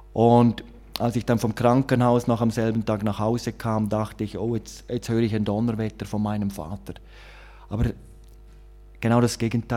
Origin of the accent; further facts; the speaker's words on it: Graubünden, Switzerland; Ich bin ja in der Schweiz aufgewachsen, in einem sehr schönen Ort, Kanton Graubünden.